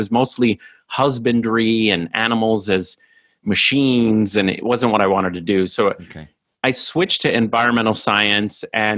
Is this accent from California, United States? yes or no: no; Hoboken, New Jersey, United States; born there; I was born in Hoboken, New Jersey.